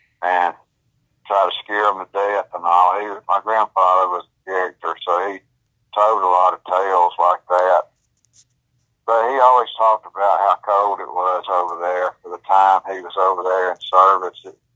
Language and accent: English; Ashland, United States; And she was from Springville, and I was from Ashland.